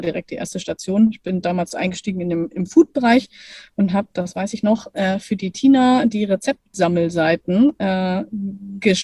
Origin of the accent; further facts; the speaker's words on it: Lower Saxony, Germany; Also ich komme oder bin aufgewachsen in Lüneburger Heide